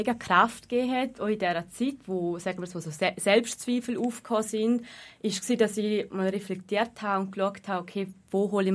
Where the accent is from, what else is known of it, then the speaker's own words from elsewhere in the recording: Liechtenstein; ich komme aus dem Liechtenstein